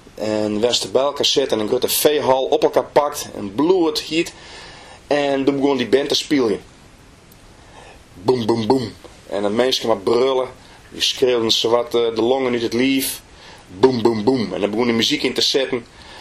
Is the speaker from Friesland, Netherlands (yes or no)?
yes; Friesland, Netherlands; Dan kom ik uit Friesland, ik kom uit Nederland